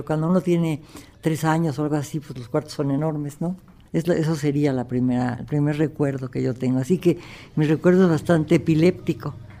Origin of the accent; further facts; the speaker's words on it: Mexico; Me acuerdo de cuando era niña, en el Valle de México aún había lagos, Texcoco, Chalco, Xochimilco.